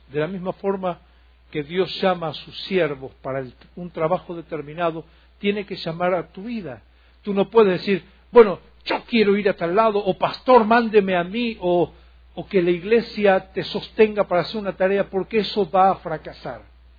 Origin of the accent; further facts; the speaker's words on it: Argentina; establecimos iglesias en mi país, en Argentina